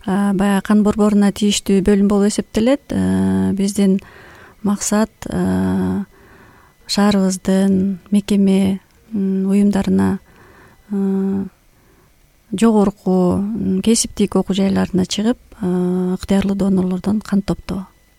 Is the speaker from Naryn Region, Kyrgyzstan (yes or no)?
yes; Kochkor, Naryn Region, Kyrgyzstan; Өзүм Нарындын Кочкор өрөөнүн кызы болом. Чоң ата, чоң апамдын колунда тарбияланып өскөм, чоңойгом.